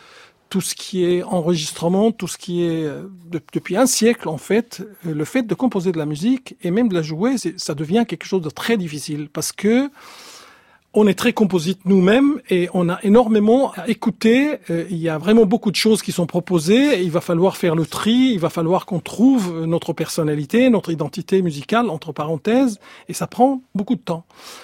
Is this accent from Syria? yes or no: yes; Aleppo, Aleppo Governorate, Syria; now in Brest, France; j'ai quitté Alep en 2012 pour aller à Brest pour un concert. Et j'ai pas pu rentrer